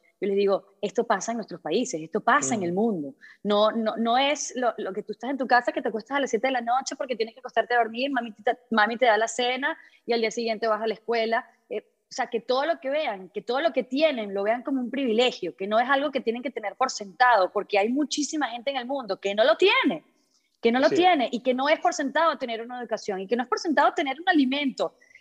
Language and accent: Spanish; Caracas, Capital District, Venezuela; por lo menos en mi caso que yo vivía en Caracas y me crié en Caracas.